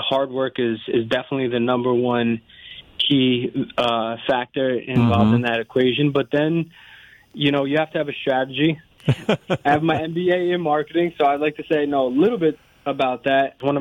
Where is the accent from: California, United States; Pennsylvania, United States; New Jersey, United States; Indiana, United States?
New Jersey, United States; Fort Lee; also born or lived in New York City; now in Englewood, United States; I grew up in Fort Lee, New Jersey.